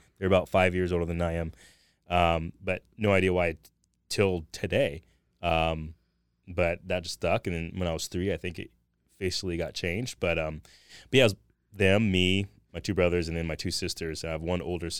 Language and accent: English; Thousand Oaks, California, United States; I grew up in California, raised in Thousand Oaks. I was raised in a single parent home with my mom, and I was one out of five kids.